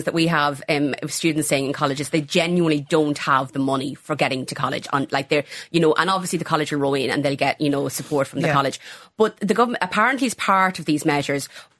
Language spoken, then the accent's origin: English; County Offaly, Ireland; Like, I'm from County Offaly.